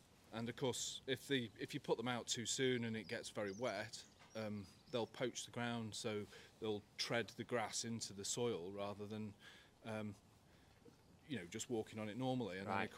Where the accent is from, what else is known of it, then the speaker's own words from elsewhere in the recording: Davenham, North West England, United Kingdom; I was born in Davenham, one of the last people to be born, I think, in Davenham maternity unit.